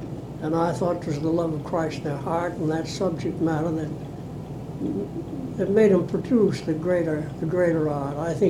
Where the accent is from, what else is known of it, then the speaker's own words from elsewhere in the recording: West Springfield, Massachusetts, United States; Well, I was born in West Springfield, Mass, and I went through a high school, the Springfield High